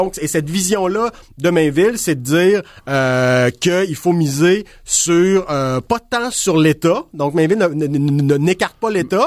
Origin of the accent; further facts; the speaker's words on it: Quebec, Canada; c'est québécois, on est québécois, ça nous appartient